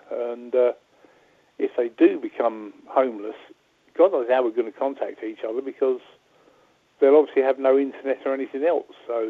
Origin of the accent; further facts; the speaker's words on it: United Kingdom; I feel utterly ashamed to admit I'm British.